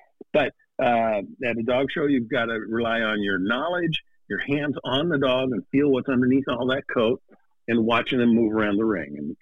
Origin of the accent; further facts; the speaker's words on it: Oregon, United States; also born or lived in Seattle / New York City; I've now moved to the Oregon coast. I grew up in Oregon, and I wanted to get back into the Northwest. Lived in Seattle for a lot of years, but we lived in New York for 15 years